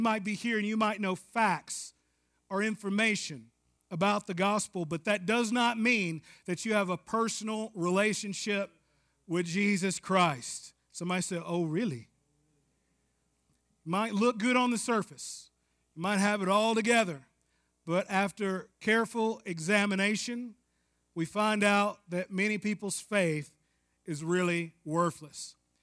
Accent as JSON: {"language": "English", "region": "the South", "country": "United States", "said": "I was from the South. I liked football."}